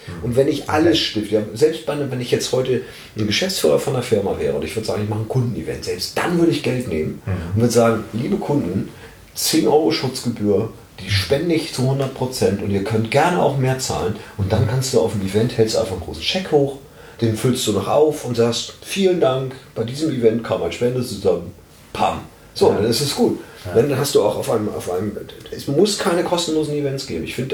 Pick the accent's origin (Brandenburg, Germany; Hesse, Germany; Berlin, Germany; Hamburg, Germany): Hamburg, Germany; born there; Ich bin gebürtiger Hamburger.